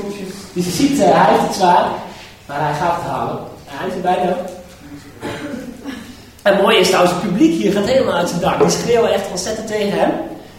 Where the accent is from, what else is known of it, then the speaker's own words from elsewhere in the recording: Netherlands; En bij het schaatsen zijn wij als Nederlanders altijd succesvol en daar zijn we trots op